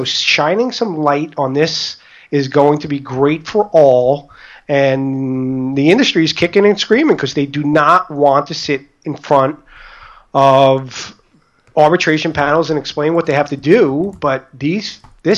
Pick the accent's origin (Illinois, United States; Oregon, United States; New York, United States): New York, United States; Staten Island; I grew up in Staten Island, New York, outside of New York City.